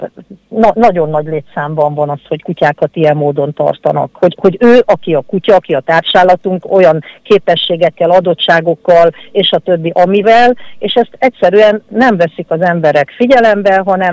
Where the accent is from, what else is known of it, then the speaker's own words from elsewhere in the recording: Kaposvár, Somogy, Hungary; Kaposváron születtem, mindig városi lány voltam, sőt, emeletes házban éltünk, hozzáteszem, tehát, hogy akkor értse mindenki, hogy 63 éves vagyok.